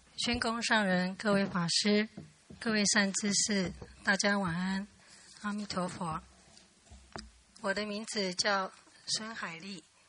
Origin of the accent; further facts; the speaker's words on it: Tainan, Taiwan; 我是在我出生在台南，台湾。从小是在眷村长大。我的父亲是一位军人。我们住的眷村这个军人的房子。